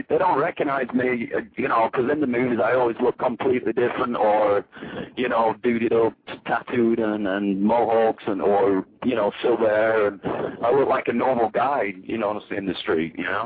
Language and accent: English; United Kingdom; Yeah, I'm British, yeah.